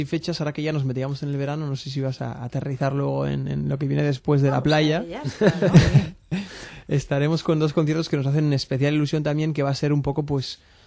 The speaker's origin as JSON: {"language": "Spanish", "town": "Barcelona", "region": "Catalonia", "country": "Spain", "said": "mira que nosotros somos todos de Barcelona, llevamos tocando y ensayando siempre en Barcelona"}